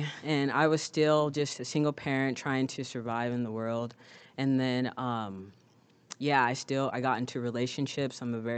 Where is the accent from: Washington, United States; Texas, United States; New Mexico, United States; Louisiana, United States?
Washington, United States; Seattle; I'm from Seattle, and I would get so drunk and high.